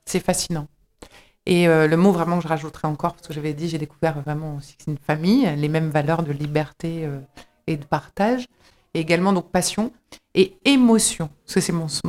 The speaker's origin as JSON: {"language": "French", "town": "Lille", "region": "Hauts-de-France", "country": "France", "said": "je ne suis pas douaisienne, je suis lilloise, je ne connaissais pas du tout."}